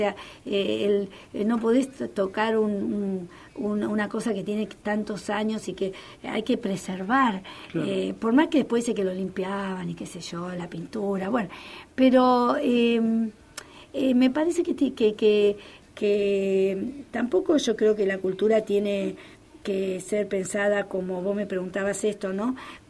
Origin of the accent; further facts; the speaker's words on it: Rosario, Santa Fe, Argentina; siento que se generan cosas que no tienen que ver conmigo, como rosarina